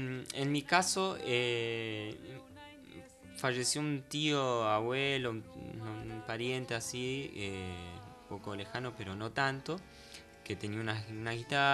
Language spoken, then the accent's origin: Spanish; Concordia, Entre Ríos, Argentina; born there; Yo nací en Concordia, Entre Ríos.